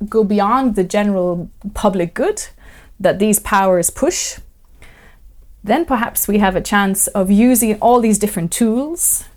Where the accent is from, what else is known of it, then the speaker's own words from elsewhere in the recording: Ireland; I'm from Ireland